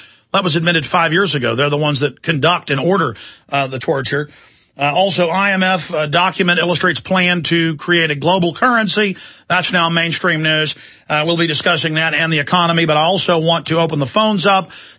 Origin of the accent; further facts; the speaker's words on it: Dallas, Texas, United States; born there; At Parkland Memorial Hospital, where I was born in Dallas and where they took Kennedy when he was dead